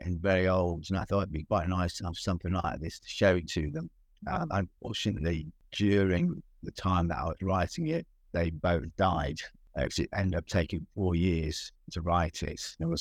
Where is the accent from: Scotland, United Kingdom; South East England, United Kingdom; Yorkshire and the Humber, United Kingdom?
Yorkshire and the Humber, United Kingdom; Sheffield; So my hometown, it'll be the first time my work's been in the Cutler's Hall in Sheffield since 1987.